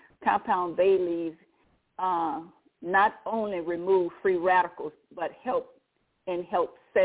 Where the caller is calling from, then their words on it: Baton Rouge, Louisiana, United States; I'm calling from Baton Rouge, Louisiana.